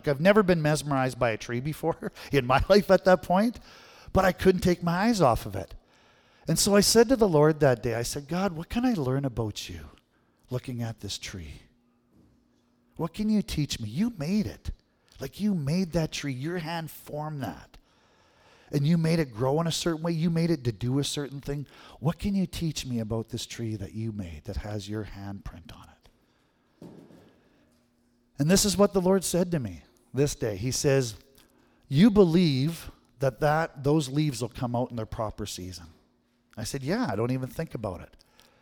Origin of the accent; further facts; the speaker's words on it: Manitoba, Canada; Honestly, I grew up in Manitoba, and I'm a little jealous because I think Saskatchewan has the biggest tree between our two provinces.